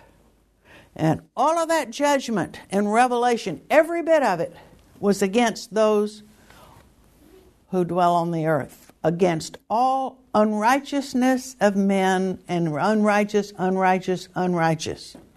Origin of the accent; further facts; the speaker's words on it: the South, United States; And I am an American and a Southern one too. It's a little different down here.